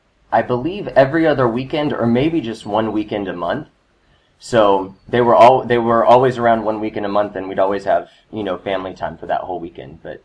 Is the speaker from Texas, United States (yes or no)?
yes; Dallas, Texas, United States; Dallas, Texas.